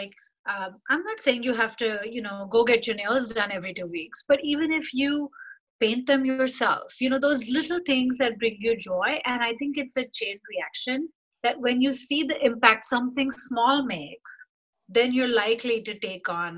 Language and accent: English; India; moved away as an adult; now in United States; So when I grew up in India, and I moved to the US when I was 20.